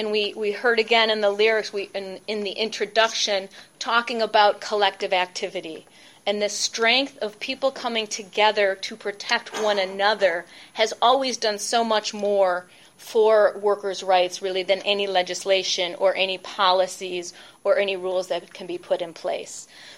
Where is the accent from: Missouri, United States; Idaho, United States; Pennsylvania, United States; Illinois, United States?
Illinois, United States; Chicago; And I don't only say that because I'm from Chicago, right?